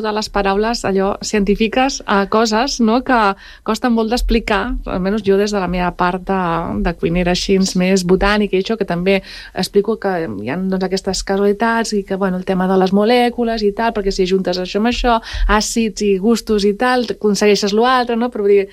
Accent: Palau-sator, Catalonia, Spain; sóc de la Bisbal, saps? De l'Empordà, no sé què, tal, no, sóc de Palau-sator, i ara ho dic ben alt, no? I sóc de pagès.

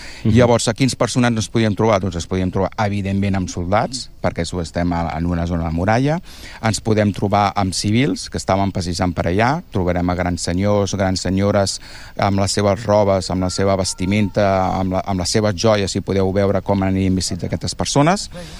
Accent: Tarragona, Catalonia, Spain; Bé, com aquí parlo com a tarragoní, i per mi és un orgull.

